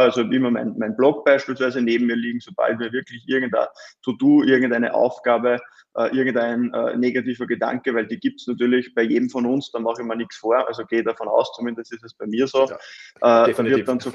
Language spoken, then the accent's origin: German; Austria; die ganzen Lockdowns, die es ja bei uns in Österreich leider Gottes immer wieder gegeben hat